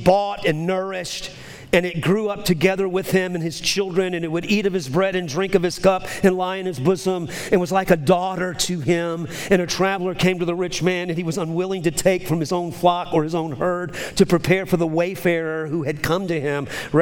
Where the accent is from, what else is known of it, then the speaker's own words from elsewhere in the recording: New Orleans, Louisiana, United States; I don't know how you can love a goat, but I'm from New Orleans. Dogs were always outside.